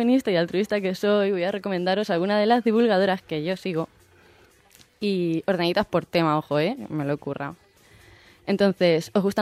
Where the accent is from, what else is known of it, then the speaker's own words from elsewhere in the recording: Valencia, Valencian Community, Spain; porque soy de aquí de Valencia, por eso digo UNESCO.